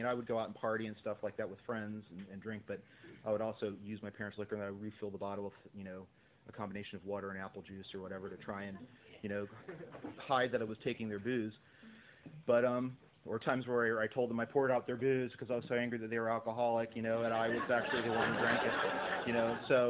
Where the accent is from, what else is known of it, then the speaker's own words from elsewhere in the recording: Florida, United States; I grew up out in Brevard County on the Space Coast.